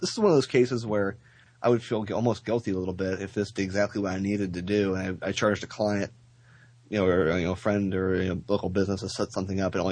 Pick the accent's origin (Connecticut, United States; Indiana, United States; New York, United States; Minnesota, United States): Indiana, United States; Fort Wayne; You can find me on Facebook and on Twitter at … as in my hometown of Fort Wayne, not for the win.